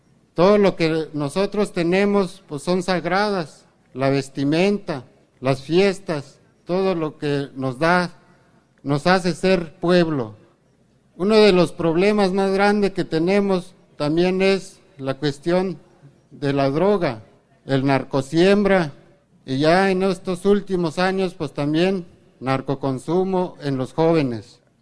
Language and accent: Spanish; Mexico; Todos los que estamos aquí, los que somos de México, nos acordaremos de los acuerdos de San Andrés